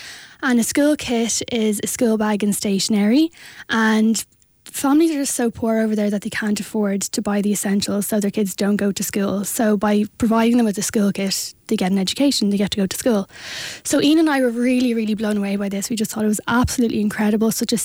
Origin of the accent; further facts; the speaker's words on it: Bray, Leinster, Ireland; So we're actually both from Bray.